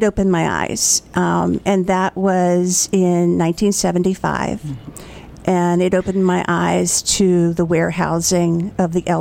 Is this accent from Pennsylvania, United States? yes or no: yes; Pennsylvania, United States; now in Chapel Hill, United States; I've been in this area for 33 years now, 32, somewhere around there. And I came from Pennsylvania.